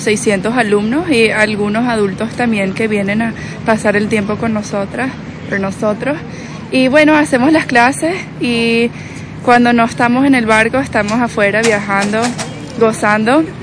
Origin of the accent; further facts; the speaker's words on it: Florida, United States; vengo de Florida.